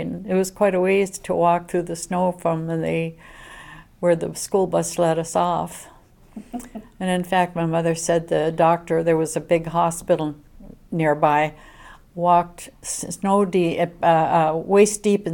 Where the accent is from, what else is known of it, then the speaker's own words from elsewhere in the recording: Bessemer Township, Michigan, United States; I grew up in Bessemer Township and graduated from A.D. Johnston High School in Bessemer in 1948.